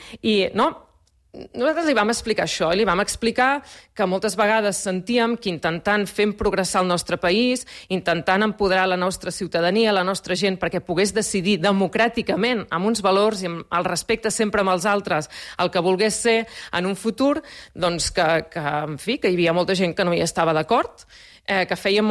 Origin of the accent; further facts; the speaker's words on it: Catalonia, Spain; som catalans, ni millors ni pitjors, som catalans